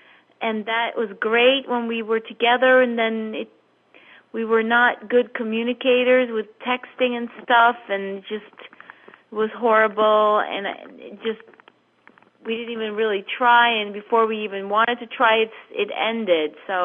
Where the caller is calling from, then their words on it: New York, United States; New York.